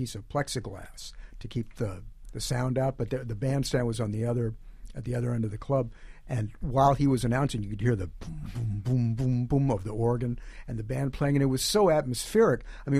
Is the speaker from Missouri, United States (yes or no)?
yes; St. Louis, Missouri, United States; And also, growing up in St. Louis, there was a very strong kind of blues strain to a lot of the jazz that was going on there.